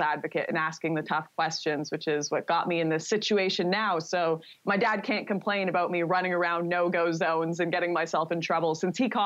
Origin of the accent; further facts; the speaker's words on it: Vancouver, British Columbia, Canada; my hometown of Vancouver